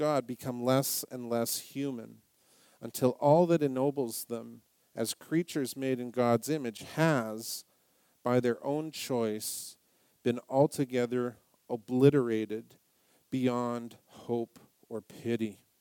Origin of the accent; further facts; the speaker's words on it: Salmon Arm, British Columbia, Canada; born there; Well, I was born in Salmon, BC in 1968